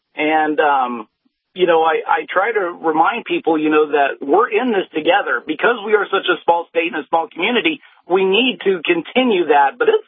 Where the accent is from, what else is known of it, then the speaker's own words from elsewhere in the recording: Kansas, United States; here in Kansas, you know, we are a small population. I mean, we only have 2.9 million people. And in my hometown, we have less than 50,000